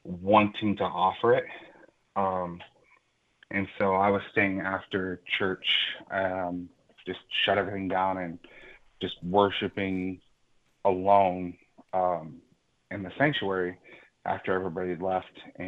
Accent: Indiana, United States; also born or lived in Washington State; I had moved to Indiana, and I grew up in Indiana, but I moved back from Washington State

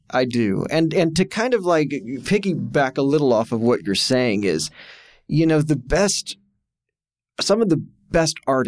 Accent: Austin, Texas, United States; But the reason my hometown of Austin, you know, had this incredible music scene

